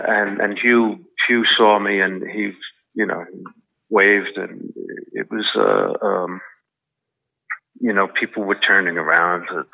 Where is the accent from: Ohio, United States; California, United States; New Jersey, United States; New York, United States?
New York, United States; Bronx; you inspired me. I'm from the Bronx. You made me want to be an actor.